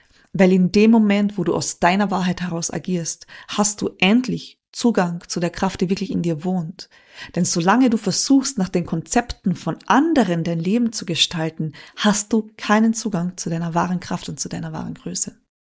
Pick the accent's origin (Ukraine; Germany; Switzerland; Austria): Austria; So, sagen wir halt bei uns in Österreich.